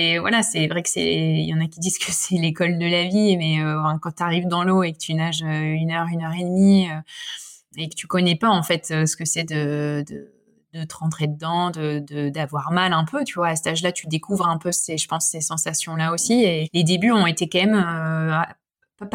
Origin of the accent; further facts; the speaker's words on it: northern France, France; comme je te dis, je viens du nord de la France et c'est sûr qu'on était moins tourné là-dessus. Par contre, les plages du nord, je les connais par cœur.